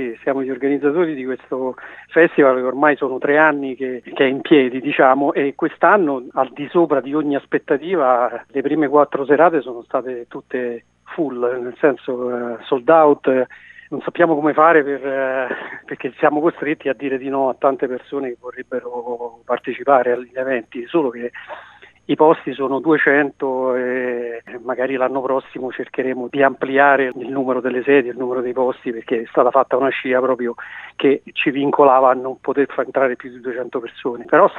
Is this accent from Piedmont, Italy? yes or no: no; Latina, Lazio, Italy; noi siamo di Latina e ci mettiamo poco a riorganizzare la cosa